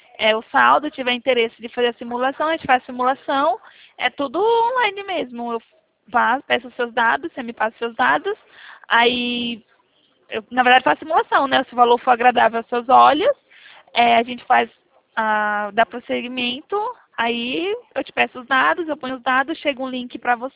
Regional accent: Araras, São Paulo, Brazil; Eu sou daqui do interior de São Paulo, da cidade de Araras

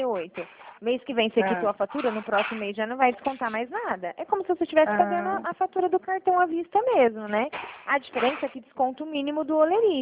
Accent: Dracena, São Paulo, Brazil; Eu sou daqui da cidade de Dracena

